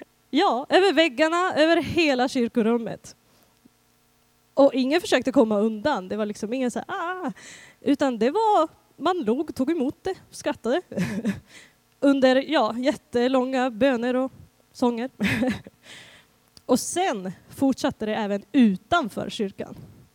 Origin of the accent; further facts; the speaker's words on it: Syria; i Syrien, där pingst är en av årets mest levande högtider.